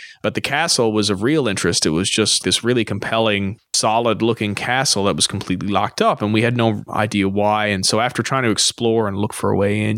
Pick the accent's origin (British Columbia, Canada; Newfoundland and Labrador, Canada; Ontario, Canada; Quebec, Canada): Newfoundland and Labrador, Canada; I'm from Newfoundland, a small island on the East Coast